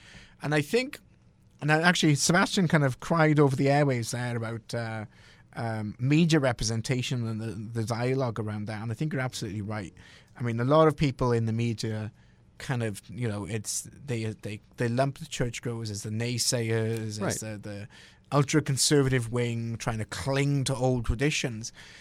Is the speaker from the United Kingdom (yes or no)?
yes; United Kingdom; I grew up in Britain, which is the Church of England, and which is a dreadfully boring church as a Brit growing up.